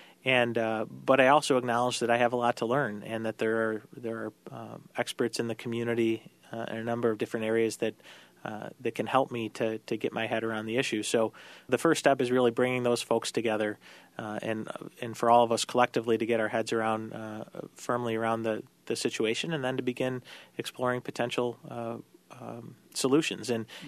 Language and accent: English; Syracuse, New York, United States; I've learned a lot more about my hometown, things that, you know, I thought I pretty much knew everything about Syracuse. I've spent most of my life here.